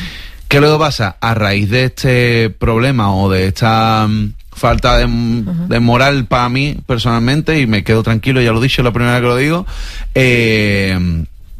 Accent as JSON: {"language": "Spanish", "town": "Cádiz", "region": "Andalusia", "country": "Spain", "tie": "born there", "said": "yo nací en Cádiz, pero me llevé hasta los 4 o 5 años"}